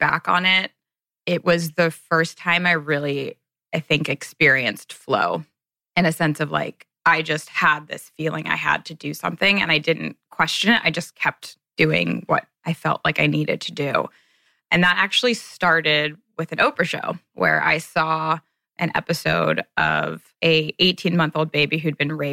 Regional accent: Cincinnati, Ohio, United States; I grew up in Cincinnati, Ohio, and they started an integrative medicine practice there

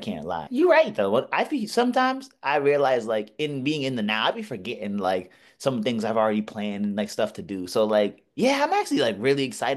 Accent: Massachusetts, United States; I don't care if I'm from Massachusetts.

